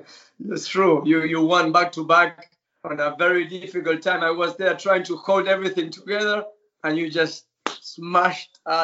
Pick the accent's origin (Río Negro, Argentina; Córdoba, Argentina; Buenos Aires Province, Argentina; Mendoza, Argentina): Buenos Aires Province, Argentina; So I love this place, my hometown. It's 40 minutes from downtown. It would be like Mortlake from London, and it's a beautiful, quiet place near on the suburbs of Buenos Aires.